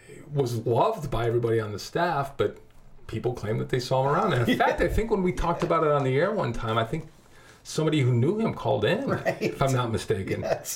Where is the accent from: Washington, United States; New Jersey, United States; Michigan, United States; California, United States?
Michigan, United States; Saginaw; I'm from Saginaw, you know, so I grew up in a rough neighborhood.